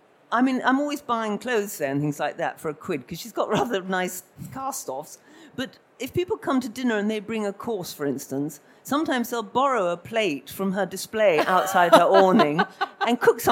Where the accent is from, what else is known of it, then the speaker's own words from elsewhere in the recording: Camden Town, London, United Kingdom; But I come from Camden Town